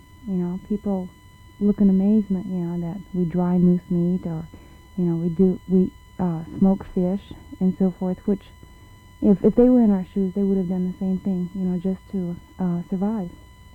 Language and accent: English; Alaska, United States; the one big reaction after they found out that I was from Alaska was that, oh, you must be really wealthy.